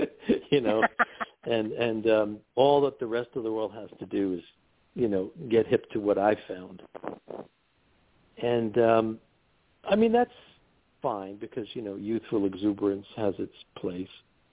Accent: New York, United States; I'm a New Yorker, okay? I grew up in New York, and my background is Jewish

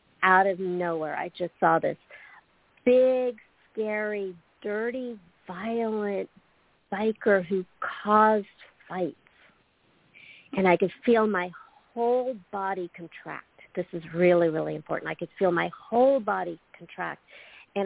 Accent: California, United States; That just means I'm from Southern California and spirituality is like really easy for us.

